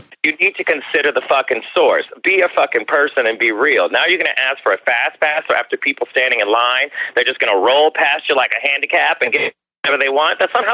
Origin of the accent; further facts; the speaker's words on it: Louisiana, United States; Oh, God. Well, I mean, Louisiana, it's a lot of food. But what stands out?